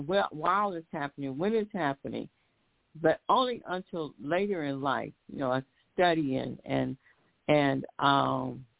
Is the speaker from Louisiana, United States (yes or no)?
no; Detroit, Michigan, United States; how I grew up partially in Detroit, also on Detroit East Side, and attended Miller Junior High at the time.